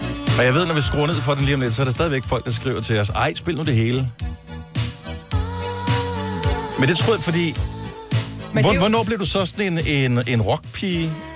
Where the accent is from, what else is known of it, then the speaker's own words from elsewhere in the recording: Region of Southern Denmark, Denmark; Vi er fynbo, og du er nordjyde.